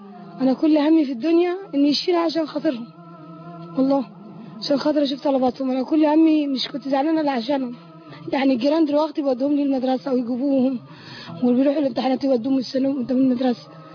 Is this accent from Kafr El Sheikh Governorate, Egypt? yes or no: no; Shubra El Kheima, Qalyubia, Egypt; انا من شبرا الخيمة